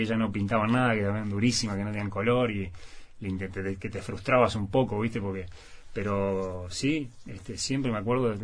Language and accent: Spanish; Parque Posadas, Buenos Aires Province, Argentina; Yo soy del Parque Posadas hasta el día de hoy. Me acuerdo, nosotros jugábamos de chico hasta que no veías la pelota.